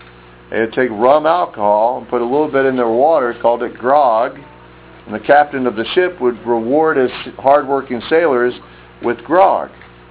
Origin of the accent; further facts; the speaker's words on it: Ireland; I'm Irish, and the Irish are very weak to getting drunk.